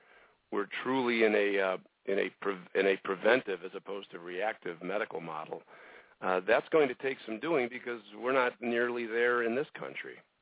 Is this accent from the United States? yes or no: yes; Chicago, Illinois, United States; and by local I mean in Chicago, which is my hometown